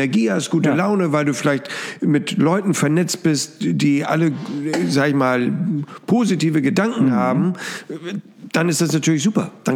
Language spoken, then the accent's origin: German; Hamburg, Germany; aber wir in Hamburg sagen immer Chance.